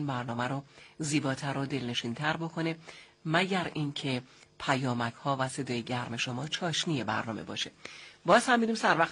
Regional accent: Zahedan, Sistan and Baluchestan, Iran; بله، ما خراسان جنوبی هستیم اصالتاً، ولی من متولد و بزرگ شده زاهدانم

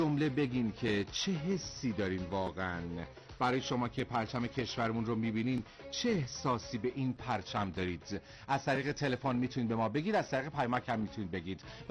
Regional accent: Iran; کاملا مشخصه که ما یه ایرانی هستیم.

